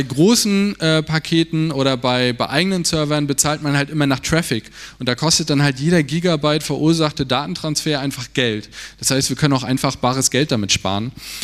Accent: Schwerin, Mecklenburg-Vorpommern, Germany; Also ich komme aus Schwerin in Mecklenburg-Vorpommern.

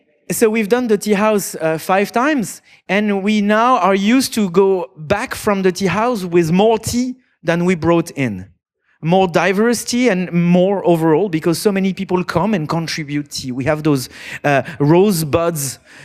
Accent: France; English is a second language; I love food, you know, and I come from France

